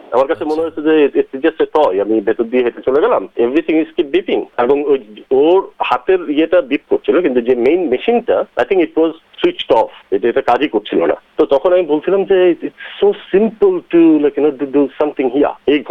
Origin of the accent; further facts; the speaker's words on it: Chittagong, Chittagong Division, Bangladesh; আমি চট্টগ্রামের মানুষ, আমি গতবারও এসেছি যখন